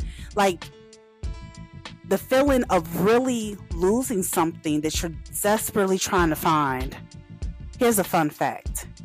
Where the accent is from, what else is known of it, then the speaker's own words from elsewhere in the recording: Chicago, Illinois, United States; Now, growing up in the Baptist church on the south side of Chicago, I learned that putting God first was everything.